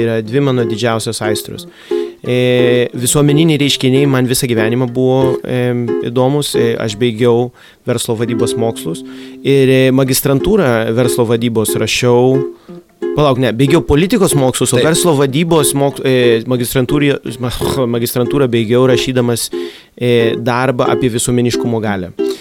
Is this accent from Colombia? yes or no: yes; Colombia; now in Lithuania; aš augau Kolumbijoje su tokia dviguba tapatybė. Žinai, vat, dėdukai sakė, tu esi lietuvis. Jo, ir Kolumbijoje įsivaizduok